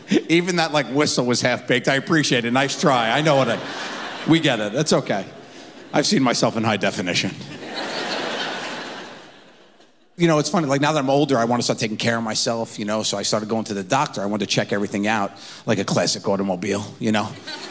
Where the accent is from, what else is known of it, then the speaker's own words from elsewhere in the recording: Long Island, New York, United States; Had to come home for the taping. Had to come to my hometown. Have some fun with my friends here because, guys, I've been around the country and there's a lot going on. Let me tell you, there's some towns. Made me miss Long Island.